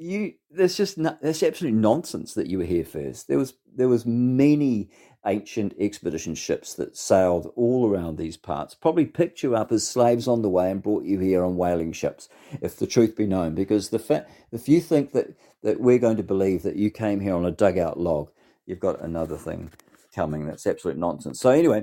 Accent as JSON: {"language": "English", "country": "New Zealand", "said": "when people say to me, you're Pākehā, no, I'm not, I'm a New Zealander."}